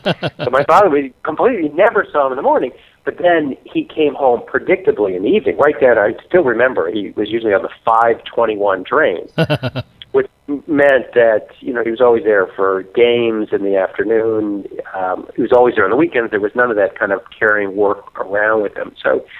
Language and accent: English; Illinois, United States; accent: American; I grew up near Chicago in the suburbs, not far from where I am right now.